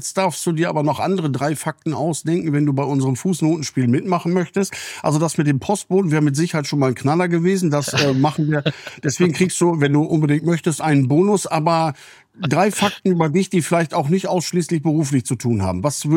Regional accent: Lower Saxony, Germany; Ich komme aus Ostfriesland

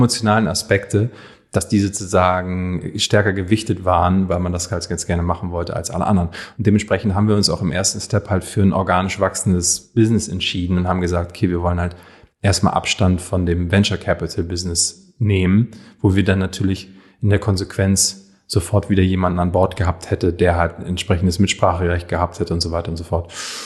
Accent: Hamburg, Germany; Ich komme aus dem Hamburger Westen ursprünglich.

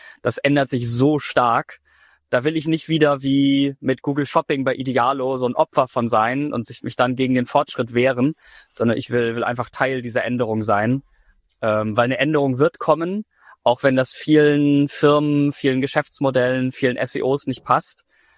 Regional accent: Lüneburg, Lower Saxony, Germany; Also Lüneburg ist meine Heimatstadt

